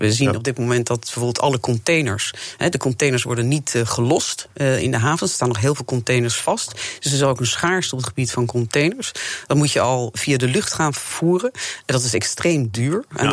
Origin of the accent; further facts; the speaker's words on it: northern Italy, Italy; now in Netherlands; ik kom uit Noord-Italië...